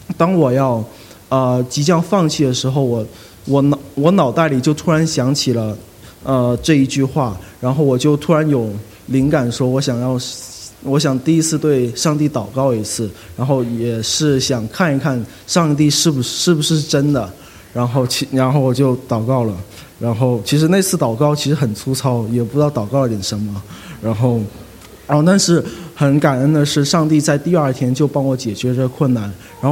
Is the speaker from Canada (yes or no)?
no; Hong Kong; 然后我是香港人，也从小在香港长大。